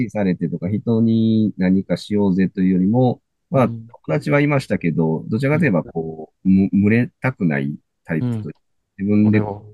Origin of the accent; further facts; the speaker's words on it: Shiga, Japan; その琵琶湖と山に挟まれたすごい田舎の地域で生まれ育ってはいたので、どちらかといえばこう、大自然の中で山に行ったり釣りに行ったりっていうような幼少期ではあったので